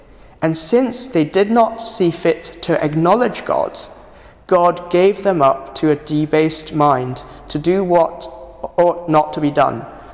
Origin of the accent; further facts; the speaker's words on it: Hong Kong; I grew up in Hong Kong